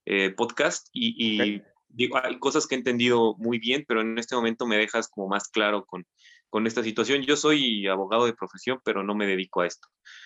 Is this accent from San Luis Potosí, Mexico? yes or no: no; State of Mexico, Mexico; Yo soy del Estado de México, vivo en Ameca, muy okay, cerquita de los volcanes.